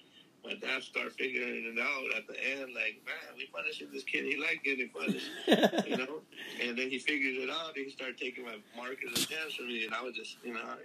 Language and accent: English; Los Angeles, California, United States; What happened was I was born and raised in South